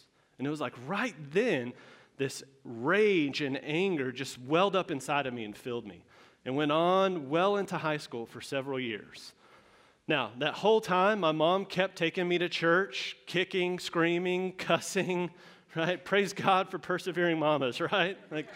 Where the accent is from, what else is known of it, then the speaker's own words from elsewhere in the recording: Texas, United States; So I am from Texas, born and raised, whole life there.